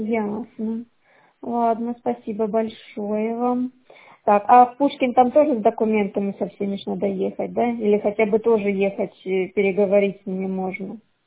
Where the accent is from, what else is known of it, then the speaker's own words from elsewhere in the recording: Belgorod Oblast, Russia; Мы просто из Белгородской области приехали, сняли здесь жилье.